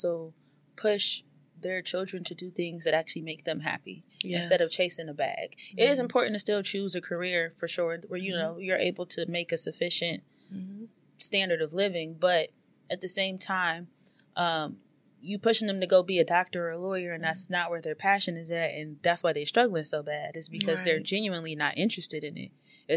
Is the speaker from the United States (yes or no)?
yes; Michigan, United States; I'm from Michigan, so it snows.